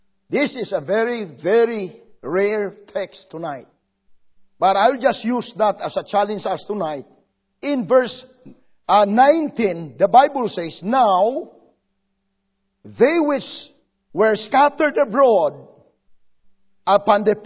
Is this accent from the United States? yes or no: no; Philippines; I'm from the Philippines. I cannot stand with the snow.